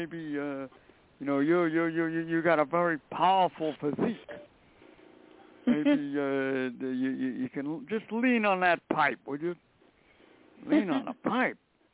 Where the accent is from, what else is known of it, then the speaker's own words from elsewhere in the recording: Brooklyn, New York, United States; I grew up in Brooklyn